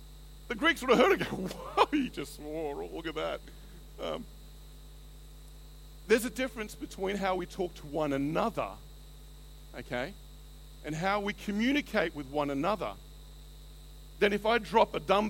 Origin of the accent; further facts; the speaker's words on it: Australia; I remember I used to say, being Aussie, I don't understand the connotations.